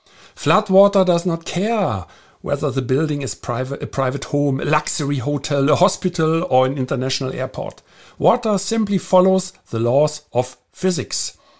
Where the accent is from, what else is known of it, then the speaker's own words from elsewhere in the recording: Germany; English is a second language; from Germany, and thank you very much for joining me again.